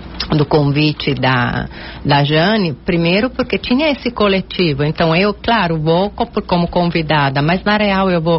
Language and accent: Portuguese; Italy; Portuguese is a second language; Porque eu sou italiana, né?